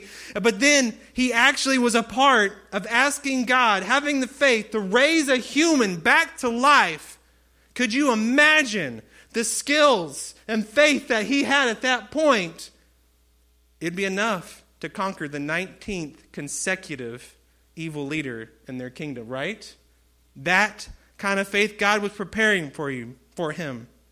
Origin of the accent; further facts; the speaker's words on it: Spring, Texas, United States; not that I'm from Spring, Texas, and you know, and I went to this school